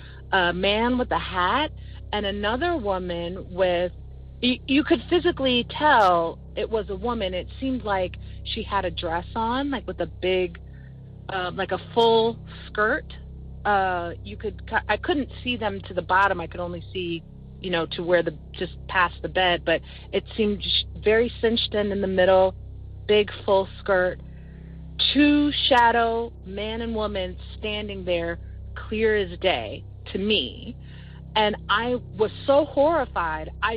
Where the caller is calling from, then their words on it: Silver Spring, Maryland, United States; I'm calling from Silver Spring, Maryland.